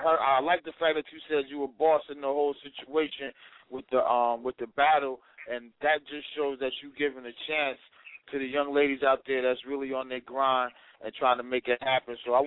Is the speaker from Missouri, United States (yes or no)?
no; New Jersey, United States; I really love you to death because you know, I'm from Jersey, and like, you know what, I got chicks like Babs, like in my circle